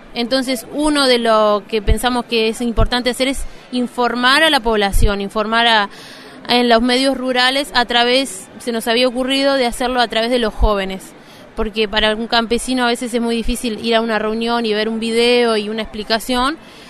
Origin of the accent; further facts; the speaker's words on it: Canelones, Uruguay; Canelones es una provincia de Uruguay que, bueno, los habitantes nos llamamos canarios porque los primeros pobladores venían de las Islas Canarias.